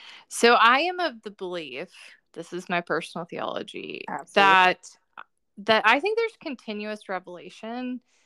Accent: the South, United States; I grew up in the South, so every baseball game there was a prophet.

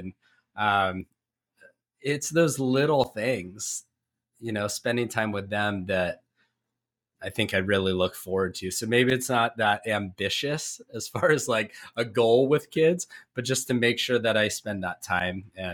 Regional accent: Ramona, California, United States; So I grew up in San Diego. And I say San Diego because I grew up in a small town, like Northeast County, San Diego, that nobody knows, a little town called Ramona.

